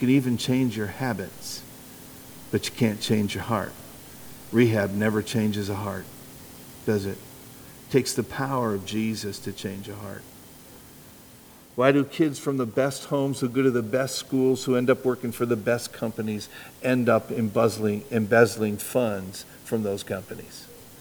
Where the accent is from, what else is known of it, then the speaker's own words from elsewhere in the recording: Wisconsin, United States; Now, where I grew up in Wisconsin, there were two Boys Clubs camps near us, Camp Whitcomb and Camp Mason.